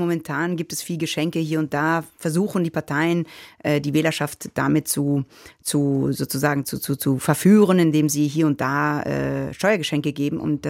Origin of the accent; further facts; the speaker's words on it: Belgium; born there; Also ich bin ja auch in Belgien geboren, das heißt, ein bisschen alles konfus und durcheinander.